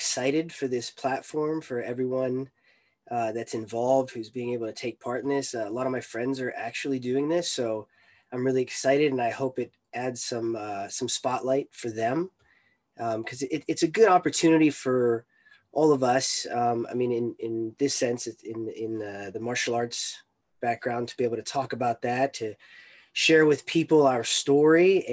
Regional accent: United States; I grew up in the States, obviously born and raised, American as you could possibly be.

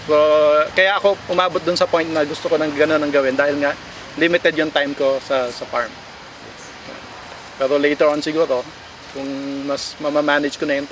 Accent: Las Piñas, Metro Manila, Philippines; Na-mention ko nga, taga Las Piñas ako.

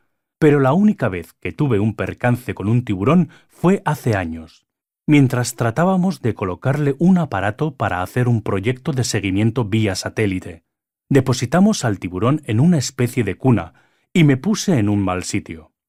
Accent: New Zealand; Toda mi infancia la pasé en Nueva Zelanda.

